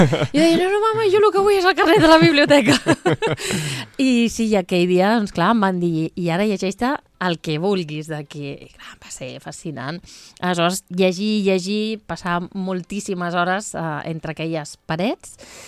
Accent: Vilassar de Mar, Catalonia, Spain; Jo vinc de Vilassar de Mar, del Maresme.

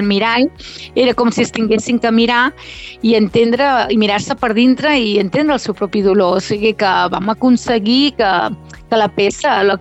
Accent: Colera, Catalonia, Spain; i jo soc de la Mar d'Amunt, m'agrada dir que soc de la Mar d'Amunt, allà a Colera.

